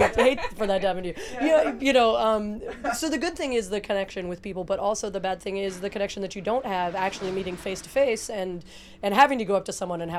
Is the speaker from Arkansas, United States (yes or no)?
no; Denver, Colorado, United States; also born or lived in Pittsburgh / Jersey Shore; I was born in Pittsburgh, and they moved to Denver, Colorado when I was two, and so I spent the school year in Denver and the whole summer on the Jersey Shore.